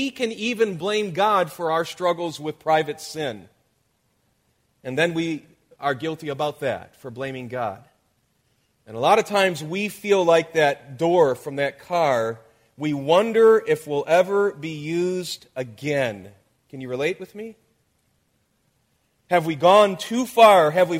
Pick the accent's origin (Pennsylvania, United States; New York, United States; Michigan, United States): Michigan, United States; Detroit; I'm from the Detroit area. I grew up in the auto industry.